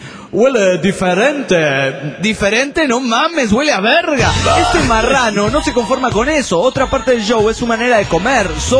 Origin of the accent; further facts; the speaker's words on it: Coronel Pringles, Buenos Aires Province, Argentina; de Coronel Pringles, Argentina.